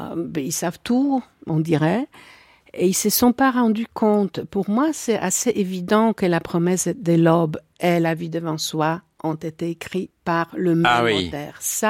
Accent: Poland; moi, je suis polonaise et je suis juive. Pourquoi suis-je polonaise ? Parce que c'est la langue polonaise qui me forme. J'écris en polonais, mais je suis juive parce que je suis la fille de ma mère qui est juive

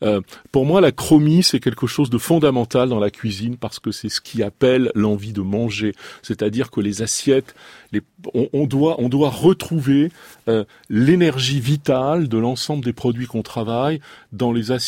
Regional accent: Renaison, Auvergne-Rhône-Alpes, France; also born or lived in Roanne; Je suis né à la campagne, je suis né à Roanne, mais j'étais très souvent à Renaison, qui était à côté de Roanne.

